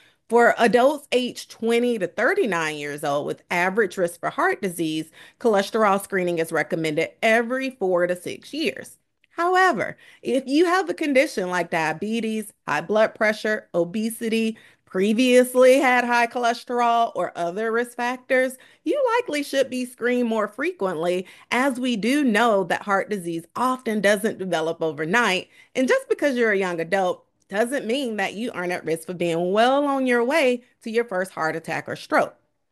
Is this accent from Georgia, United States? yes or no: yes; Atlanta, Georgia, United States; Now, folks, I'm originally from Atlanta, so I've seen my fair share of traffic jams.